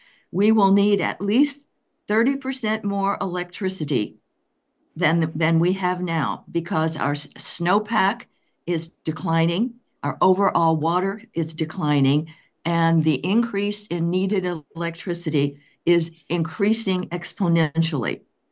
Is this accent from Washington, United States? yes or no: yes; Edmonds, Washington, United States; Good afternoon, commissioners. … from Edmonds.